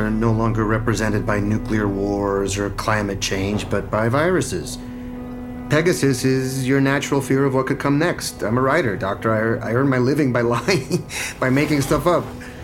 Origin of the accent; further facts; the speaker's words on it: Tampa, Florida, United States; I'm from Tampa, Florida.